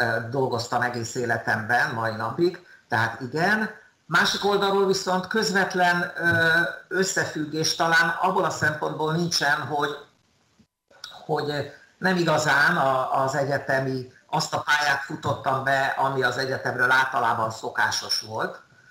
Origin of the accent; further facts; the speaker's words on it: Budapest, Hungary; A belvárosban eszméltem tulajdonképpen. A Károlyi kert egyik utcájában nőttem föl, a Heszman Imre utcában laktunk akkor.